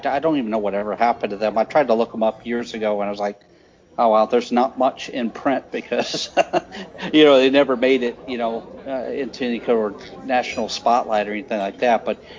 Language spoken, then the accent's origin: English; Texas, United States; I'm just a few years younger than you. I grew up in Texas, so I caught these bands as they would make it down here.